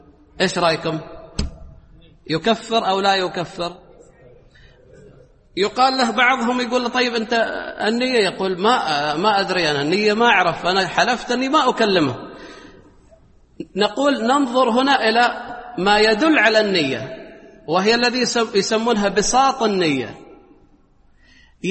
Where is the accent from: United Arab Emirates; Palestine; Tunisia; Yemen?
United Arab Emirates; قال باللهجة مثلا المحلية هنا عندنا في الإمارات